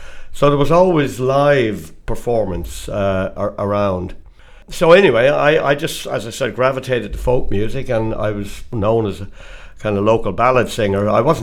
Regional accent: Dublin, Leinster, Ireland; I was born in Dublin back in 1947. Grew up with five siblings.

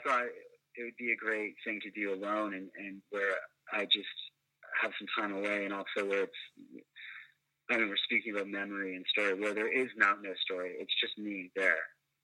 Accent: Vancouver, British Columbia, Canada; I grew up in Vancouver

